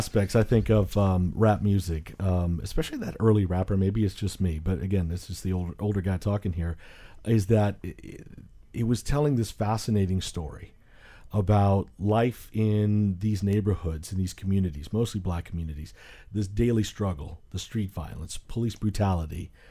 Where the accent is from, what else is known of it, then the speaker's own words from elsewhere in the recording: West Palm Beach, Florida, United States; growing up in West Palm Beach. So I grew up in the Wellington community, and this is a predominantly white community. And so not a lot of Hispanics like me